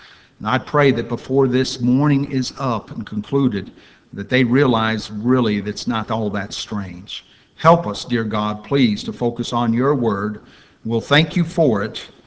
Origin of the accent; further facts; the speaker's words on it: Massachusetts, United States; Well, we're from Massachusetts.